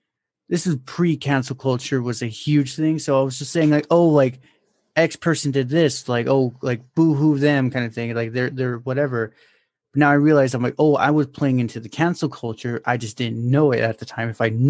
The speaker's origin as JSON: {"language": "English", "region": "California", "country": "United States", "said": "California."}